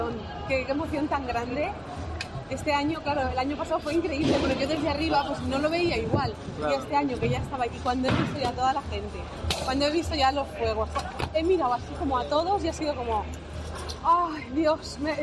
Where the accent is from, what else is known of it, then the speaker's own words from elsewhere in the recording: Mislata, Valencian Community, Spain; como valenciana, como mislatera, imagínate, ¿no?